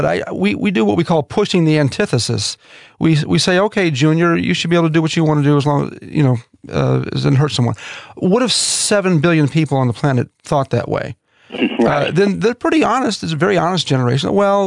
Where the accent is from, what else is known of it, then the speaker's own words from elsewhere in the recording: Chicago, Illinois, United States; I grew up in the Chicago area, not really a bastion of Christianity.